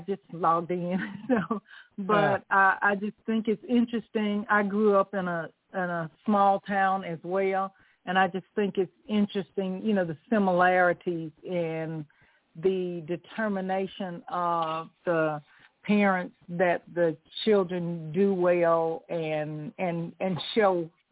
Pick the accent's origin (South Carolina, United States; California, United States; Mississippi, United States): Mississippi, United States; Indianola; I'm originally from Mississippi. I'm originally from Indianola, Mississippi.